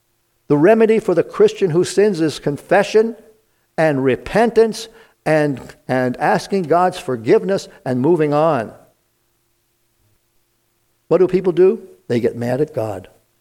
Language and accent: English; Brooklyn, New York, United States; As a kid growing up in Brooklyn, I was blessed to live a few blocks away from Prospect Park.